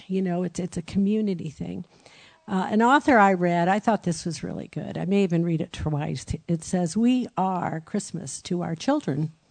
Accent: Brazil; I grew up in Brazil, and my parents bought us everything under the sun.

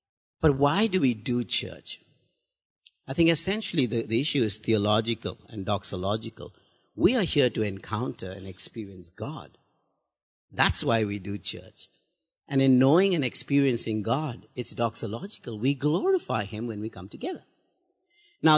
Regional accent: India; English is a second language; I grew up in India, born, bred, almost dead in India at one time.

